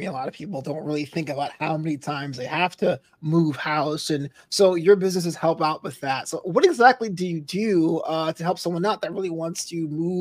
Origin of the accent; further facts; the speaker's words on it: East Coast, United States; So I'm also from the East Coast originally. I live out west now.